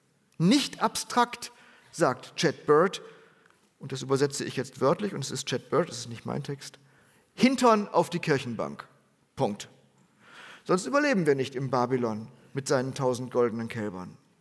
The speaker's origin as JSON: {"language": "German", "town": "Bielefeld", "region": "North Rhine-Westphalia", "country": "Germany", "tie": "born or raised there", "said": "Unter anderem in meiner Heimat in Bielefeld-Bethel."}